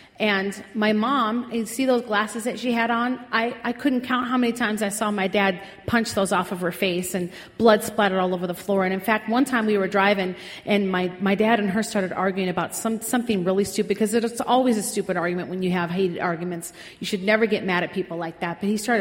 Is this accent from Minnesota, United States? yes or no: yes; Minnesota, United States; I'm from Minnesota originally. Any Minnesota people here? Minnesota, yo. Come on, oh, hey, Minnesota, hey, yeah, don't you know. Kind of sound Canadian in a way, but we got our own little accent in Minnesota.